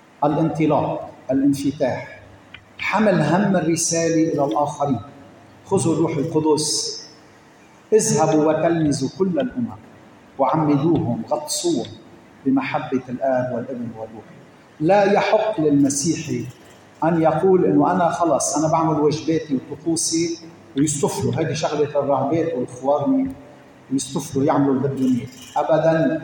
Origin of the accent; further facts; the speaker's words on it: Lebanon; أن نحب الخير العام كلبنانيين، نحب الوطن